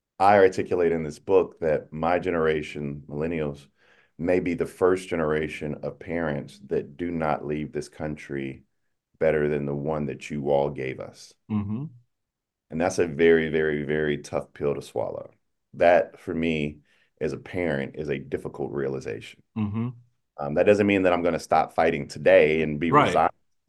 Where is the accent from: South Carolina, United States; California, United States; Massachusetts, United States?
South Carolina, United States; but I'm from South Carolina